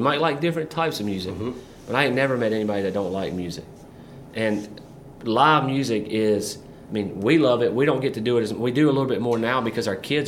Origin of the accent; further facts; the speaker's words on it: Grand Bay, Alabama, United States; if I had somewhere in my hometown where I could go sit down and listen to, there's 25 people in Grand Bay, Alabama